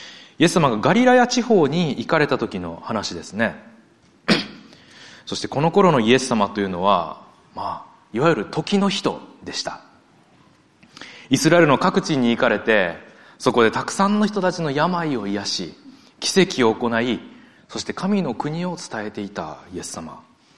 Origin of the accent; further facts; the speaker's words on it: Osaka, Japan; 私大阪出身ですので